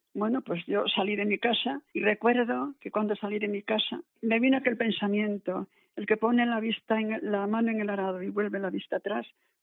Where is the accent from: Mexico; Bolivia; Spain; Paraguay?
Spain; Vigo, Galicia; yo soy de Vigo, y justo enfrente de mi casa, como unos 20 metros, estaban las hermanitas.